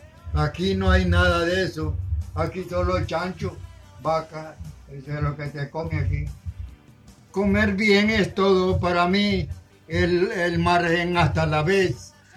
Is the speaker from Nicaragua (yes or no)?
yes; Nicaragua; now in Costa Rica; Yo nací el 15 de noviembre de 1915. Yo soy nica y yo nací en Nicaragua. Yo soy nacionalizado costarricense hace 40 y 50 años.